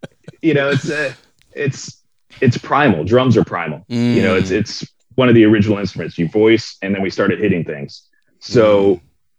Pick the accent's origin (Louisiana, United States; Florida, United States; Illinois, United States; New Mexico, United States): Florida, United States; I grew up in Florida.